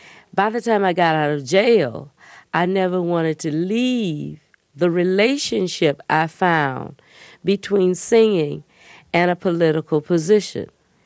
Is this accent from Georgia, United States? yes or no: yes; Albany, Georgia, United States; born or raised there